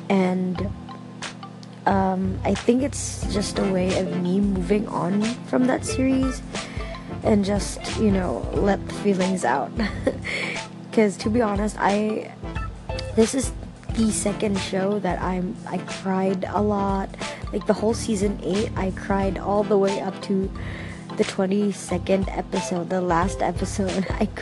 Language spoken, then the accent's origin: English; Mindanao, Philippines; I'm going back to my hometown. It's in Mindanao in the Philippines.